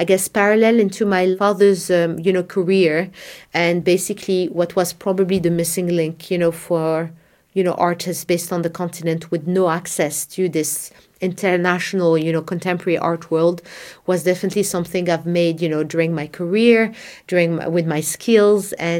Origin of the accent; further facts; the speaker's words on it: Morocco; I was born and raised in Morocco